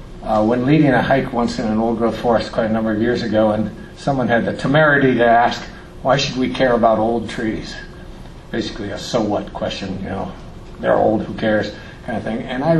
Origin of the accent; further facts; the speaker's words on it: Pennsylvania, United States; I was raised in Pennsylvania, and when I was in 7th grade, my parents took me to a Unitarian church on the other side of town, a whole hour drive away, and that was my first exposure to the UU church.